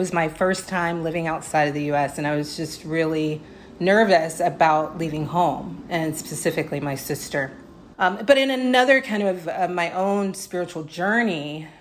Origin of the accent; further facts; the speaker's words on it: South Carolina, United States; I grew up in South Carolina. And so in the deep heart of the USA South, and yeah, I think about fireflies and beautiful trees that I have a complicated relationship with.